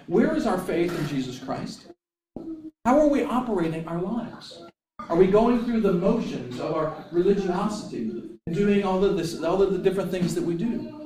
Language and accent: English; New England, United States; Okay, I'm from New England. We don't hear lots of amens out there.